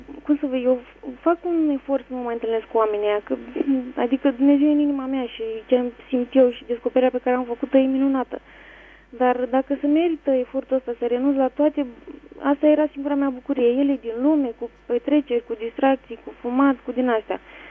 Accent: Bacău, Bacău County, Romania; și vă sunt din Bacău.

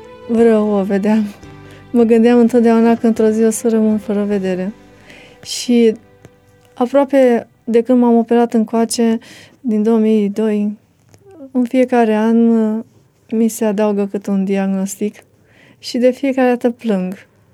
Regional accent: Drăgănești-Vlașca, Teleorman, Romania; born there; M-am născut în Comoara Drăgănești, Vlașca, județul Teleorman. Am avut o copilărie obișnuită.

